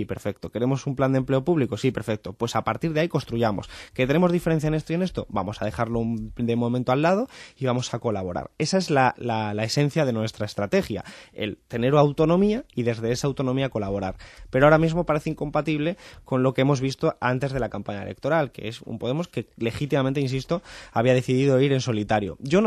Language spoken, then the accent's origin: Spanish; Málaga, Andalusia, Spain; yo que además soy de Málaga